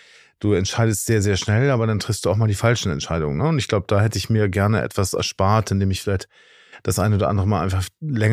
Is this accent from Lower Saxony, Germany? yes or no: no; Hamburg, Germany; Ich bin ja hier aufgewachsen, ich bin ja Hamburger. Mir hat das eigentlich so gefehlt, in Hamburg zu sein.